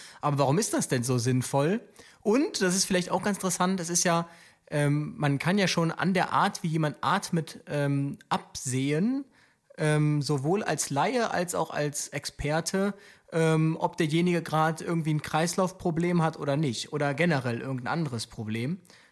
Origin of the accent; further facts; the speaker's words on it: Aachen, North Rhine-Westphalia, Germany; ich komme ja aus Aachen und dort bin ich auch lange Rettungsdienst gefahren.